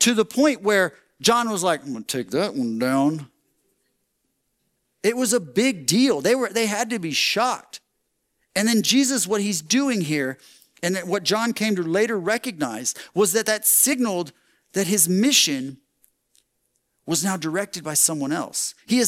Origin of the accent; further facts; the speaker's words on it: Texas, United States; Okay, I didn't grow up here. I grew up in Texas, and it was serious.